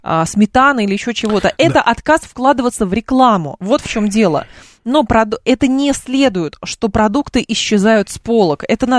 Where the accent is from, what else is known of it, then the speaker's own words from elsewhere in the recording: Lyubertsy, Moscow Oblast, Russia; я из Люберец.